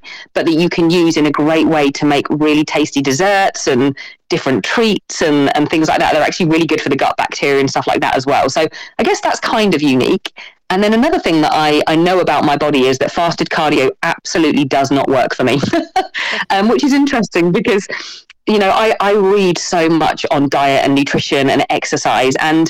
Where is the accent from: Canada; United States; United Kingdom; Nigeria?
United Kingdom; Ely, East of England; Yeah, so I'm originally from the UK in a place called Ely, which is near Cambridge. I've moved around a lot in my life because I used to be a professional dancer.